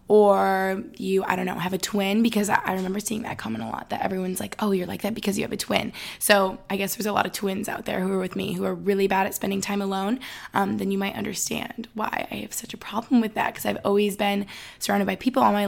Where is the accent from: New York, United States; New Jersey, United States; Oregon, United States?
New York, United States; Albany; I am from Albany, New York, just upstate New York, and I just graduated from Boston University in May.